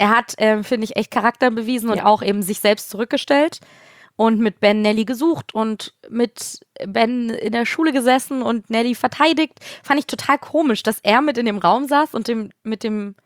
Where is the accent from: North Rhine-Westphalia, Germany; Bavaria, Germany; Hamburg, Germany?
Hamburg, Germany; Das ist meine alte Heimatstadt, ne?